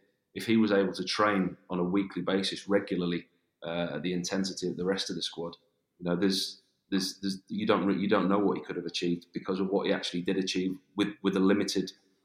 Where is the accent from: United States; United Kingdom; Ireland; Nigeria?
United Kingdom; England; I'm an Englishman